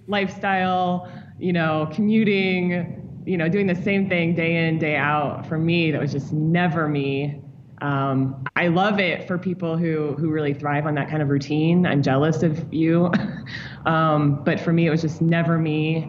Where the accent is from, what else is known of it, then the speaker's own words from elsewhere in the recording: St. Louis, Missouri, United States; also born or lived in New York City; After growing up in St. Louis, I moved to New York City to go to NYU.